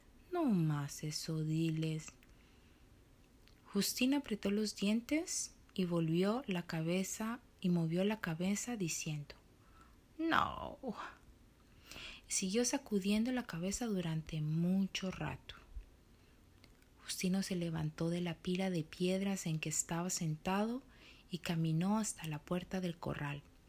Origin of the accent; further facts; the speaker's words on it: Colombia; now in Canada; Soy colombiana de origen y amo los recuerdos que esta bella tierra dejó en mi corazón y muy orgullosa de ser una colombo-canadiense.